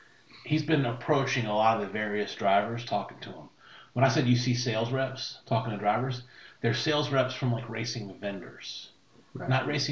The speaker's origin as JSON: {"language": "English", "region": "Connecticut", "country": "United States", "said": "I did. I'm from Connecticut."}